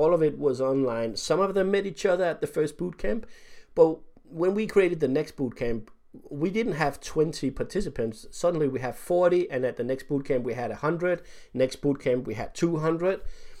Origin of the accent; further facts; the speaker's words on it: Denmark; I'm from Denmark, so this is where my story takes place.